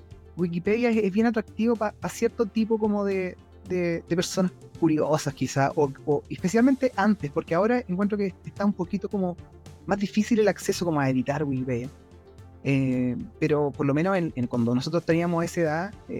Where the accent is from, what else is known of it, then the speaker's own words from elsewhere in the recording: Chile; yo vivo en Chile, soy chileno también, y de profesión soy médico